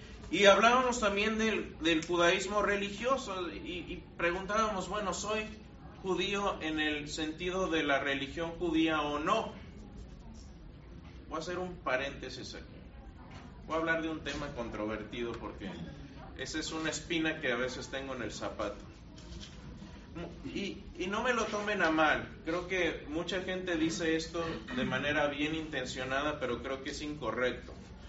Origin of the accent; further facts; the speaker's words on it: Mexico; born there; yo no soy judío porque yo no nací en Israel, yo nací en México. Podríamos decir, bueno, a lo mejor yo soy judío cultural porque me gustan las costumbres judías